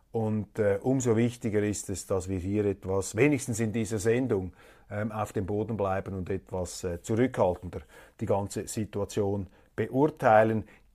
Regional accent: Switzerland; Aber ich glaube, wir müssen wegkommen von dieser Rechthaberei, gerade als Schweizer.

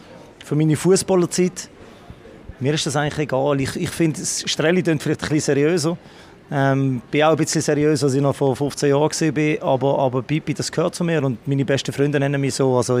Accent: Basel, Basel-Stadt, Switzerland; Aber für mich als Basler, zuerst mal wirklich einen Titel können zu feiern mit einem anderen Standing, oder?

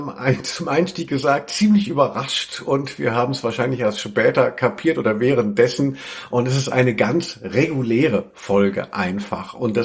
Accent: Hesse, Germany; wo ich herkomme, aus Hessen

